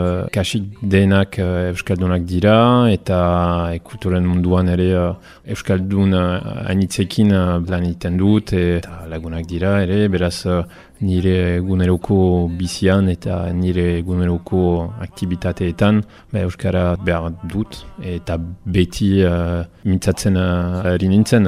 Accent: Tuscany, Italy; Basque is a second language; now in France; ongeta sortzi urte ditut eta emeritzen bizi naiz. Italiakoa naiz, Toskanakoa, baina 2000 eta batetik euskaren bizi naiz. Ziburu eta Donibane loitzunen artean handiten nintzen.

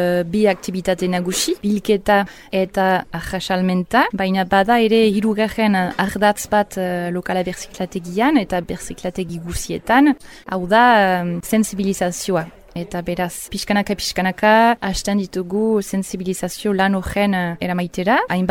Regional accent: England, United Kingdom; born there; Basque is a second language; Sortez ingelesa naiz, beraz amak urtetan burasuekin eta izpekin jingira eletara bizitzera eta ana honditu niz, eta han frantsesa ikasi dut lehenik.

